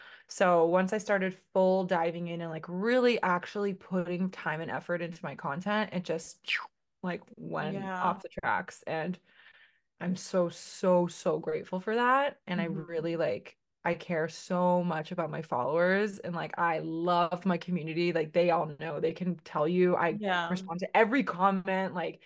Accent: Boston, Massachusetts, United States; I'm from Boston, but you can probably find me in New York. I'm always going back and forth.

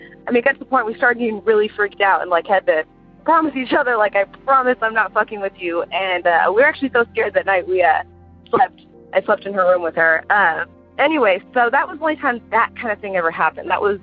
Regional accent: Houston, Texas, United States; I'm from Houston, Texas.

